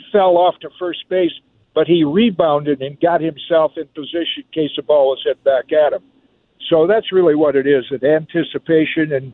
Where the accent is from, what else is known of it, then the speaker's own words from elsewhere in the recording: Michigan, United States; So as a kid growing up in Michigan, on a Sunday afternoon, I could listen to eight games.